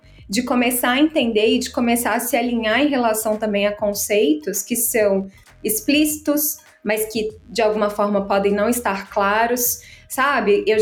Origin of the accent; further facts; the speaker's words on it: Belo Horizonte, Minas Gerais, Brazil; Bem, eu sou mineira de Belo Horizonte.